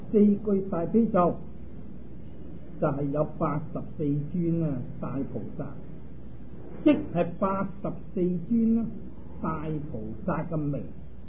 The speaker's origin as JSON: {"language": "Chinese", "country": "China", "said": "就例如我们中国人都有他这个姓，有他这个名"}